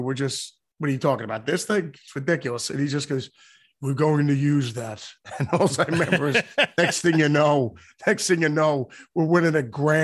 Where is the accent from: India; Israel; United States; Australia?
Australia; I always viewed playing, being an Aussie guitar player, as playing for the New York Yankees.